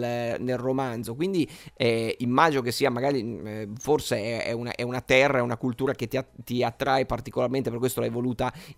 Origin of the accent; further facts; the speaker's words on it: Marche, Italy; io vengo dalle Marche, per cui insomma io ovviamente la conosco